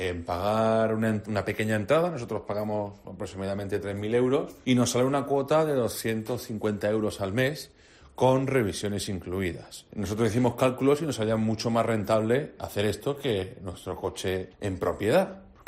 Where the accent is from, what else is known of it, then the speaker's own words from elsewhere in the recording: Almería, Andalusia, Spain; now in Madrid, Spain; mi mujer es de San Sebastián, yo soy de Almería. Son 1000 y pico kilómetros, vivimos en Madrid